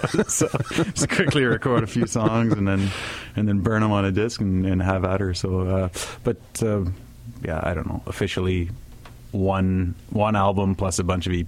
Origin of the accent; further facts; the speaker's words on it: Winnipeg, Manitoba, Canada; I was born in St. Boniface at the St. Boniface Hospital of. Nice. A fresh 37 years ago, and grew up just on the other side of the Red River here